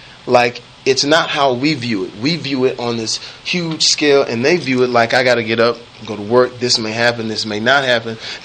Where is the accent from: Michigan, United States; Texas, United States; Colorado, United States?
Texas, United States; You know, even growing up in Texas, I just thought it was black, whites, and Mexicans.